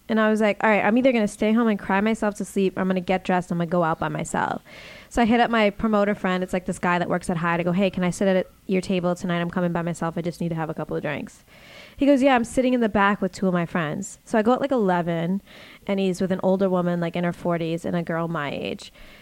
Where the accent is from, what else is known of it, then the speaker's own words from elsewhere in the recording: Boston, Massachusetts, United States; Mm-hmm. I'm from Boston.